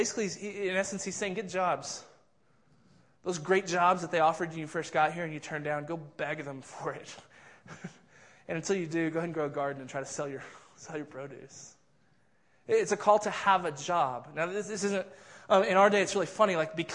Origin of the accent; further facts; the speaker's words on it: the South, United States; but man, where I was brought up in the South, like vocation or calling, like that's what you did when you went into ministry